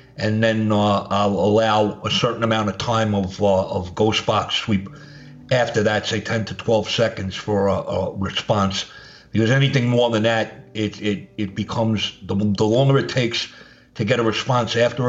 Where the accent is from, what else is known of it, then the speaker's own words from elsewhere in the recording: Brooklyn, New York, United States; of course, like myself, he was born and raised in Brooklyn. He had the Brooklyn accent.